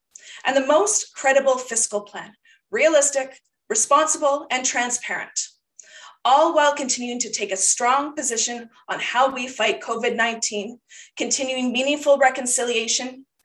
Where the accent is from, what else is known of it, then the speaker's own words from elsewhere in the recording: Vernon, British Columbia, Canada; now in Salmon Arm, Canada; I was born and raised in Vernon, and I have lived here in Salmon Arm for 7 years.